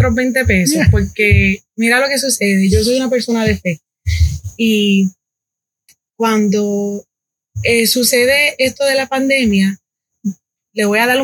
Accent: Loíza, Puerto Rico; also born or lived in Humacao; now in United States; yo nací en Humacao, pero me crié en Loíza con mi abuelito. Y de Loíza, ahora vivimos en Río Grande.

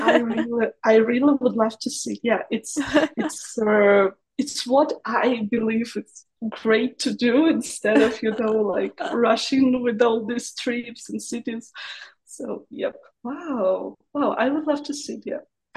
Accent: Perm, Perm Krai, Russia; English is a second language; So I'm originally not from Moscow, and it's like it's a town. The name is Perm.

